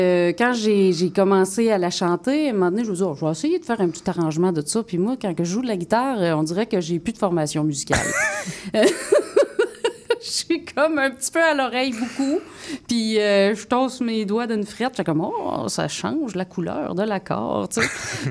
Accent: Saint-Pamphile, Quebec, Canada; je viens de la région de Québec, hein, de Saint-Pamphile

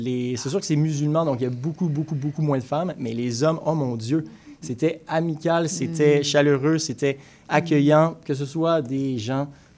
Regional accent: Sainte-Julie, Quebec, Canada; Oui, je viens de la rive sud de Montréal, donc Saint-Julie.

